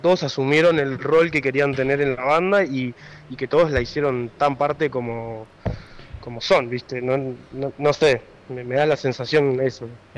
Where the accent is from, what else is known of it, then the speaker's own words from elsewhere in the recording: Cipolletti, Río Negro, Argentina; el 80% de los integrantes son todos de Cipolletti, así que somos más de Cipo